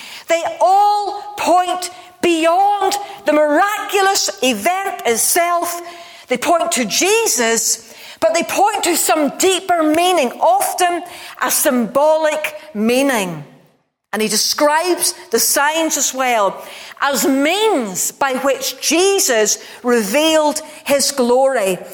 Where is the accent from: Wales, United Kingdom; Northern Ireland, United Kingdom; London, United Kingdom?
Northern Ireland, United Kingdom; Ballymena; When I was growing up in Ballymena, you didn't get to Portrush for an hour in the evening to buy an ice cream or something.